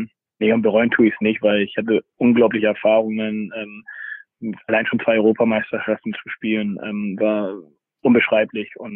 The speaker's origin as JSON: {"language": "German", "region": "Hamburg", "country": "Germany", "said": "Also man hört es ja auch, ich bin Hamburger durch und durch. Und mein Papa halt Österreicher"}